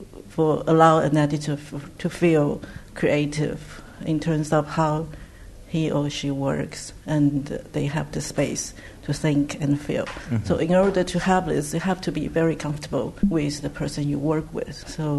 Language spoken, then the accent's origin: English; Taiwan; So I'm from Taiwan, he's from Singapore.